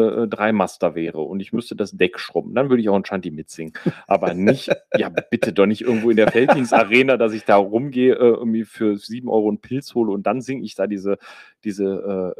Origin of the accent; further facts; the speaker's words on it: Rhineland, Germany; Ich bin ja nun mal ähnlich, oder genau wie du, gebürtiger Rheinländer. Und somit bin ich natürlich mit einem Jeckenblut aufgewachsen.